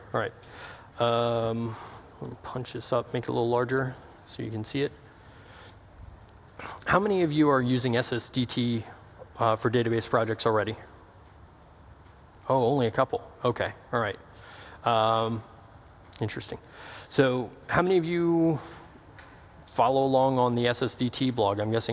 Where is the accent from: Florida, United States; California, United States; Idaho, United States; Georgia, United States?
Georgia, United States; Atlanta; I'm from Atlanta.